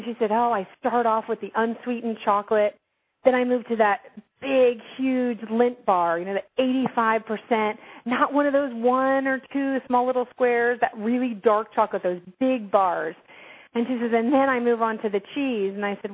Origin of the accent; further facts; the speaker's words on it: New York, United States; I'm a New Yorker, I'm a mother, I'm an emotional eater.